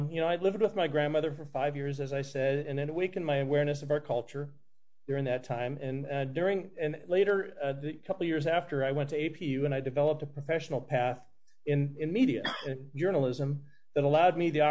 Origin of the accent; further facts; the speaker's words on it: Anchorage, Alaska, United States; also born or lived in Nome; I'm from Anchorage, Alaska, and I also lived in Nome. My family's history lineage is from the Nome area, Bering Straits area.